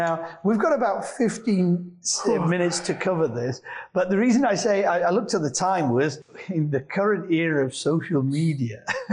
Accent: Azad Kashmir, Pakistan; Say, for example, you travel from, you know, I'm from Kashmir. You travel from Kotli to Islamabad.

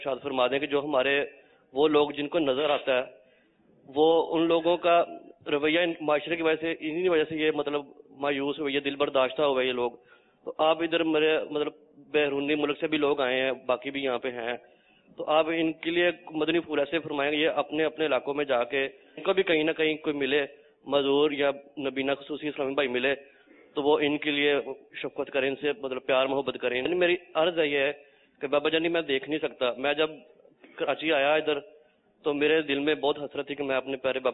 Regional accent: Faisalabad, Punjab, Pakistan; اور میں فیصل آباد سے آیا ہوں اور میں ایک نابینا ہوں

